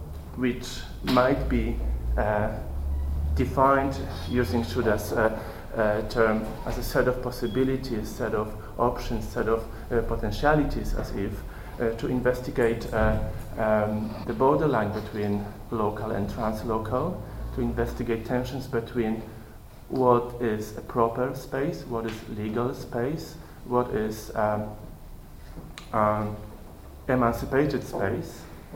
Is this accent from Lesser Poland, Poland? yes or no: yes; Krakow, Lesser Poland, Poland; English is a second language; moved away as an adult; now in Graz, Austria; Originally, I came from Krakow, from Poland